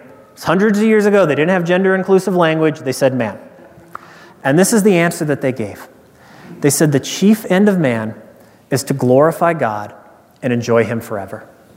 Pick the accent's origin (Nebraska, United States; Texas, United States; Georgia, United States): Nebraska, United States; And I'm a bumpkin from Nebraska who just got there.